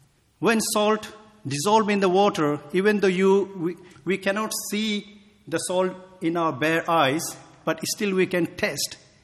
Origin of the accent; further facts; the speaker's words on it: Nepal; We are a small group of people originally from various part of Nepal. So we came from Nepal. So now you know where we are from.